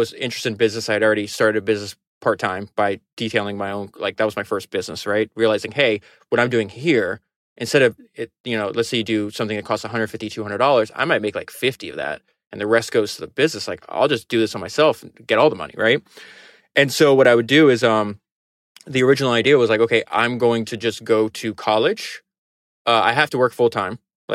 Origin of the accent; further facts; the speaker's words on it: Florida, United States; like I grew up in Florida, you could start working at 15 years old then.